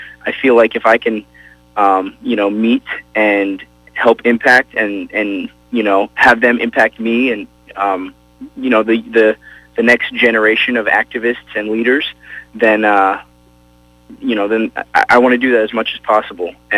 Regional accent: Colorado, United States; also born or lived in Florida; I was born in Florida, and I grew up in Colorado.

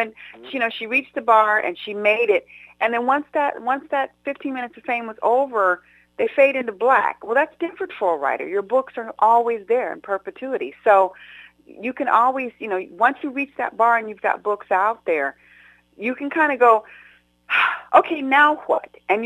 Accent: San Jose, California, United States; I grew up in San Jose. It was very Spanish. It was mostly Mexican, white, and black, and then you know, everyone intermarried, so it was very biracial and triracial.

